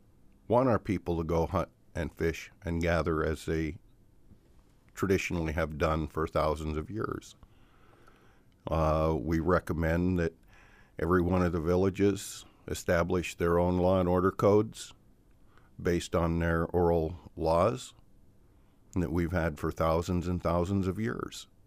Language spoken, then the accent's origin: English; Chickaloon, Alaska, United States; and I'm from Chickaloon, and we issued driver's license, registration, and license plates for our vehicles.